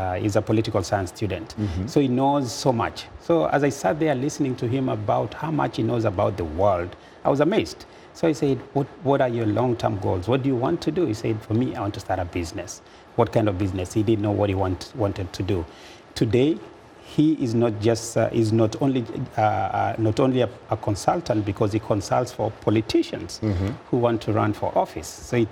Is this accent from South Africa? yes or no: no; Kericho, Kenya; now in United States; So that's where I was born. My parents are from Kisii, but I was born in Kericho. born, schooled, raised in Kericho.